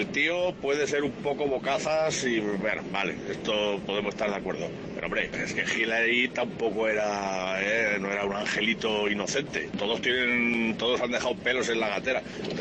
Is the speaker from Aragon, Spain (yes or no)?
yes; Teruel, Aragon, Spain; de Teruel.